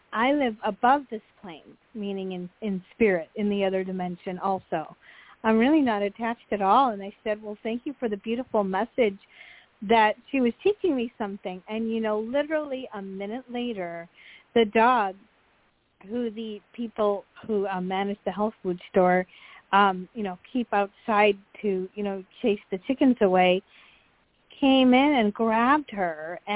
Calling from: Kauai, Hawaii, United States; I'm tuning in from Kauai Island.

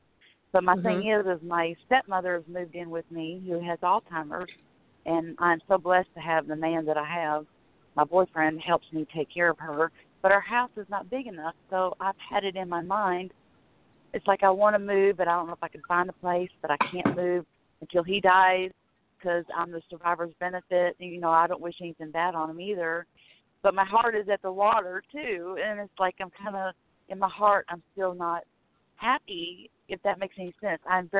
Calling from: Florida, United States; From Florida.

